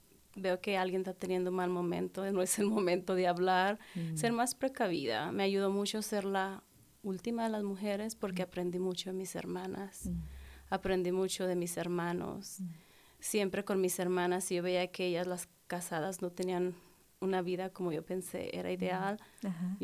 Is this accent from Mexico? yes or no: yes; Zamora, Michoacán, Mexico; Yo soy de México, de Zamora, Michoacán. Está al sureste de México.